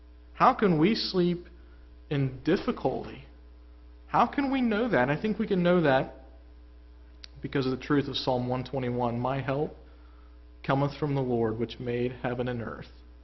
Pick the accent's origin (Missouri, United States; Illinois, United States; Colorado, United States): Illinois, United States; I grew up in Illinois, and probably half or three quarters of the men in the church were in some way connected to agriculture.